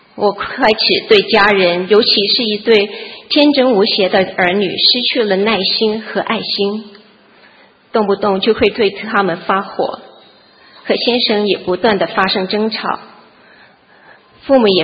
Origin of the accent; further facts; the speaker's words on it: Texas, United States; 我是来自德州的